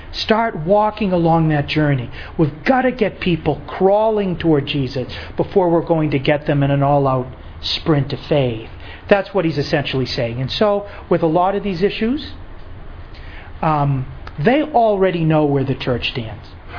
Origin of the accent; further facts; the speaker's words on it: Lowell, Massachusetts, United States; I was from Lowell, Massachusetts, that my parents' names are this, that I'm one of four kids, that I went to Lowell High School